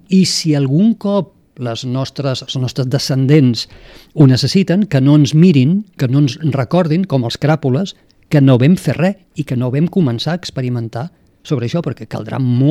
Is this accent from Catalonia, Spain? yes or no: yes; Tarragona, Catalonia, Spain; now in Sant Cugat, Spain; que consti que sóc de Tarragona i visc a Sant Cugat